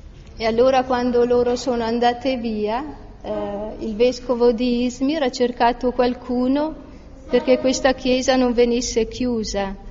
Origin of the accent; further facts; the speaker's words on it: Trento, Trentino-Alto Adige, Italy; Ecco, noi veniamo da Trento, l'avete già capito, penso, dal mio accento.